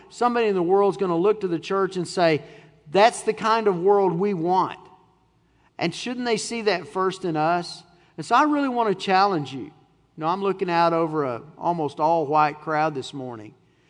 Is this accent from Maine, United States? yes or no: no; Texas, United States; My dad came from Indiana. I grew up in Texas around all of mom's family